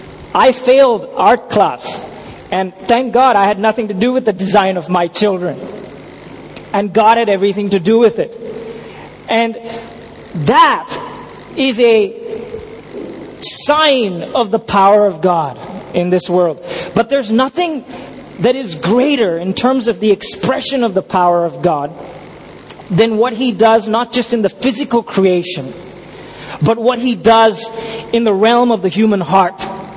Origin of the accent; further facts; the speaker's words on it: India; I am an Indian and I am proud of being an Indian.